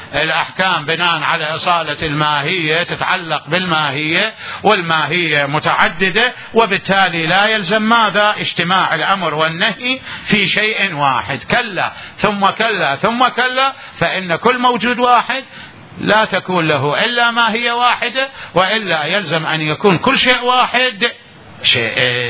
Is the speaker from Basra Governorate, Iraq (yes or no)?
no; Najaf, Najaf Governorate, Iraq; وأنا نجفي طالب علم